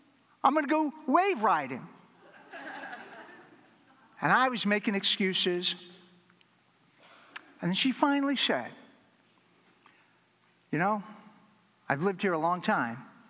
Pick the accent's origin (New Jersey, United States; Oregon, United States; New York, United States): New York, United States; I grew up on Long Island. Would head out to Robert Moses and spend tons of time out on the water.